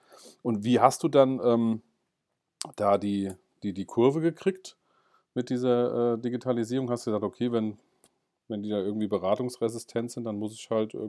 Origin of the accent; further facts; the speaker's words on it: Hesse, Germany; Ich bin auch Hesse, also von daher an alle Kölner.